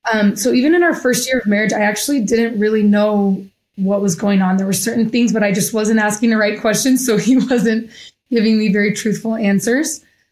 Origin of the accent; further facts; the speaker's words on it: Utah, United States; born there; now in Hawaii, United States; I was born in Utah. My dad was a BYU student when I was born, but Hawaii is home for me now.